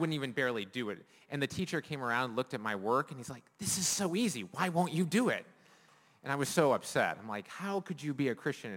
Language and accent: English; Michigan, United States; born there; I'm from America. And with that, I was born in the state of Michigan, up by Canada.